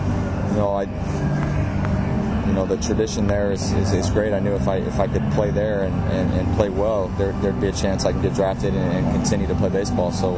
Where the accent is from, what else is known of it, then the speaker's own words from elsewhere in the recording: California, United States; I grew up in Northern California. Just played baseball there, played high school ball, and then went to Arizona State and played college ball there.